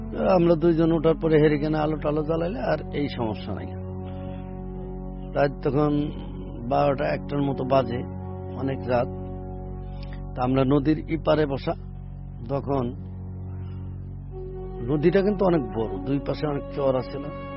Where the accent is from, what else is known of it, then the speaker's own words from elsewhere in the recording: Ambikapur, Dhaka Division, Bangladesh; আমার দেশের বাড়ি ফরিদপুর, গ্রাম অম্বিকাপুর, অম্বিকাপুর শ্মশানঘাটের সাথেই আমার বাড়িটা।